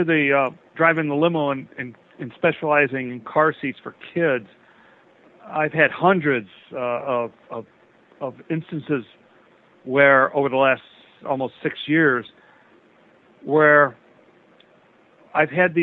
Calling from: Chicago, Illinois, United States; from Chicago

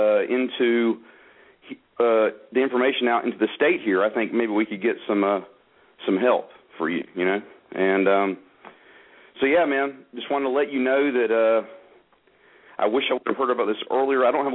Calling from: Georgia, United States; And being here in Georgia, I'm ashamed of that.

